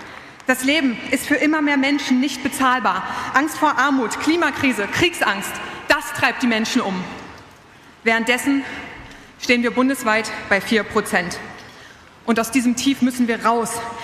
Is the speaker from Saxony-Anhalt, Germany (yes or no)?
yes; Saxony-Anhalt, Germany; Ich bin in Sachsen-Anhalt geboren und aufgewachsen. Und ich habe in Halle-Saale Nahoststudien studiert.